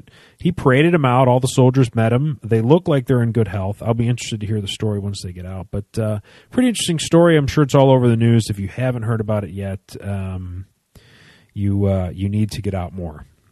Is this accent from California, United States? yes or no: no; Detroit, Michigan, United States; No, and I'm from Detroit. I should know this.